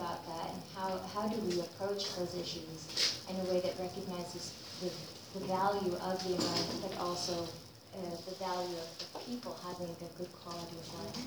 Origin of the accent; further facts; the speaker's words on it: San Antonio, Texas, United States; I got here in 2005. I'm from San Antonio, so.